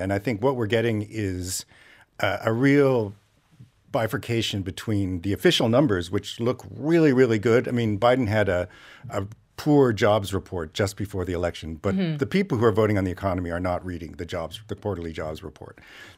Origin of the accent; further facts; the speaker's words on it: Canada; because I'm not actually American. I'm Canadian.